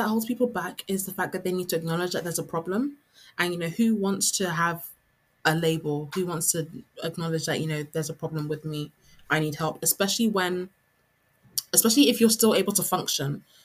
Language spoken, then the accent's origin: English; Nigeria; whereas in where I'm from anyway, so I'm West African, I'm Nigerian